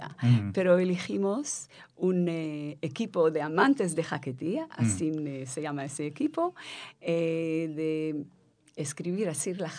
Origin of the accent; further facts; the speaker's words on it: Israel; also born or lived in Morocco; Yo nací en Marruecos y crecí en Israel.